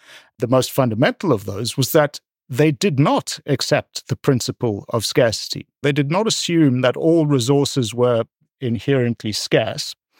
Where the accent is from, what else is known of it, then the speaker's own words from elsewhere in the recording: South Africa; I grew up as a South African.